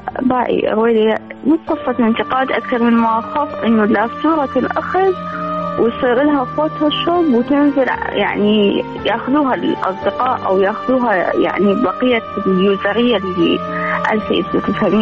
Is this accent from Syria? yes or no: no; Baghdad, Baghdad Governorate, Iraq; السلام عليكم رويدة، … من بغداد، عمري 22 سنة.